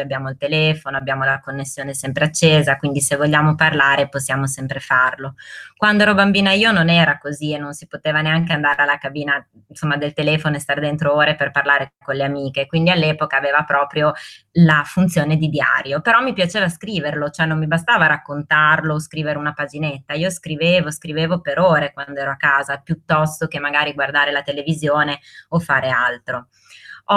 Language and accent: Italian; Bologna, Emilia-Romagna, Italy; born there; io sono nata e vivo a Bologna